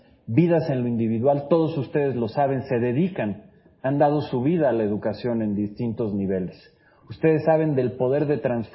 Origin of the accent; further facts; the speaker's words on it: Mexico; esa es la pregunta que nos tenemos que hacer como mexicanos.